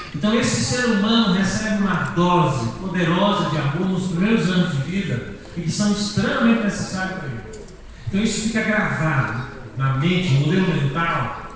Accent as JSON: {"language": "Portuguese", "region": "Bahia", "country": "Brazil", "said": "No meu caso, eu sou baiana"}